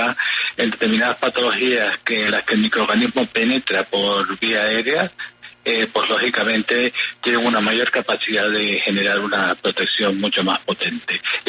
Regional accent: Spain; permítame que les hable sobre todo de la que se está desarrollando en mi país, en España

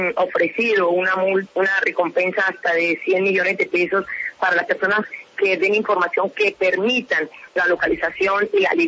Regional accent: Colombia; Nosotros, volvido como colombianos, todos añoramos que esos diálogos sean claros

